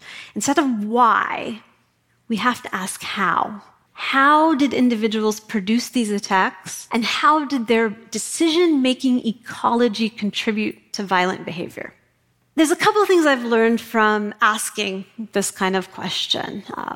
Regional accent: Idaho, United States; I grew up in Kootenai County, Idaho, and this is very important. This is not the part of Idaho with potatoes. We have no potatoes.

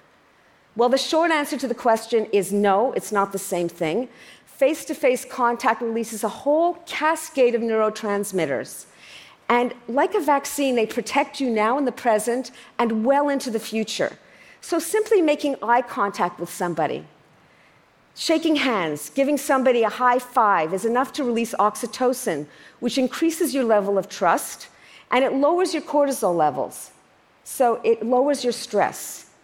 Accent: Canada; I'm Canadian after all

